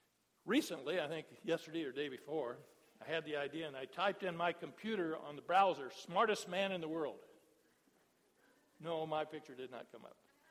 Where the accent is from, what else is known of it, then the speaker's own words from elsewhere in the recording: Indiana, United States; now in Milwaukee, United States; I'm from Indiana, you know, and mostly cornfields, all flat.